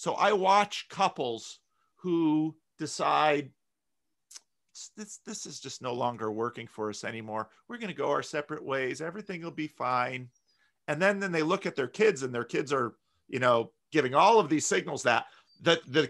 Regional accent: New Jersey, United States; also born or lived in Michigan / Dominican Republic; now in California, United States; I grew up in New Jersey. You know, I lived in Michigan and the Dominican Republic, but most of my adult life, I've lived in California.

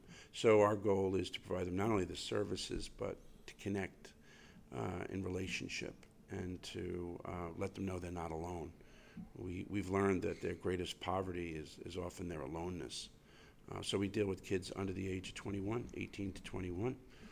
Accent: Flushing, New York, United States; So, I grew up in Queens, in Flushing, Queens. I went to St. Francis Prep

